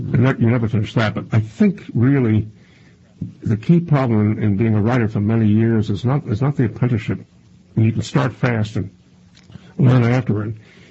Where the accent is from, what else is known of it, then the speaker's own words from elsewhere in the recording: Brooklyn, New York, United States; I grew up in Brooklyn, actually in Crown Heights, which is now always in the newspapers for riots. In my day, it was sort of a quiet, relatively, wasn't poor, but sort of lower middle class Jewish neighborhood.